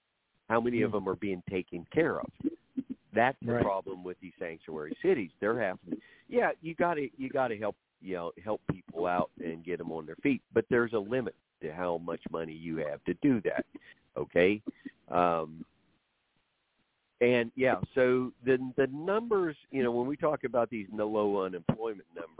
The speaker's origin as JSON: {"language": "English", "region": "Oklahoma", "country": "United States", "tie": "born or raised there", "said": "My hometown in northern Oklahoma had a very poor work ethic."}